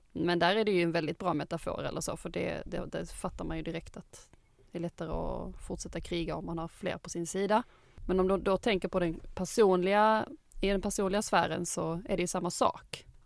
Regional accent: Skåne, Sweden; accent: Scanian; jag pratar skånska, och för somliga så kan det vara svårt att höra vad jag säger kanske.

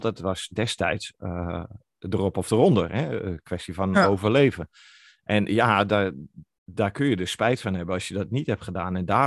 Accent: Netherlands; ik denk dat het een beetje de Calvinistische cultuur is. Daar hebben we het als Nederlanders niet zo

